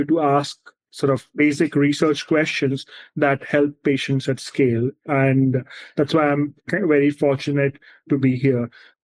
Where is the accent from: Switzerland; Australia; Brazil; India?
India; Mumbai, Maharashtra; now in New York City, United States; So I grew up in India, in Bombay, which some of you might know is one of the biggest cities in India. I live in New York City right now